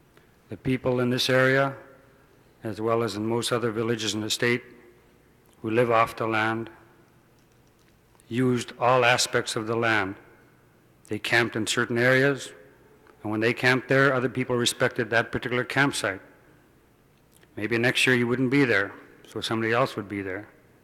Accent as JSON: {"language": "English", "town": "Kotzebue", "region": "Alaska", "country": "United States", "tie": "born or raised there", "said": "I'm from Kotzebue. I've been raised and born here. I spent about 9 years out for school."}